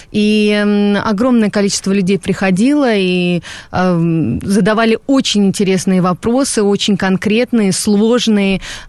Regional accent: Moscow, Russia; Да, я сама москвичка, да.

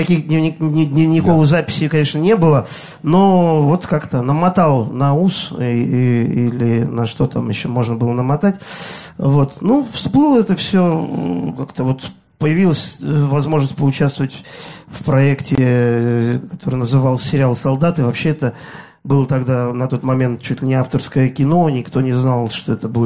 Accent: Tartu, Tartu County, Estonia; Я родился в Советском Союзе, в городе Тарту. То есть даже не в Советском, ну как, Эстонская ССР, да.

